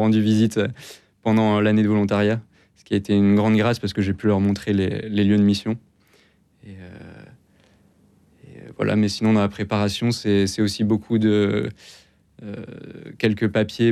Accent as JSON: {"language": "French", "town": "Compiègne", "region": "Hauts-de-France", "country": "France", "tie": "born or raised there", "said": "j'ai 23 ans. Je suis le troisième d'une famille de 6 enfants et j'ai grandi à Compiègne, en Picardie."}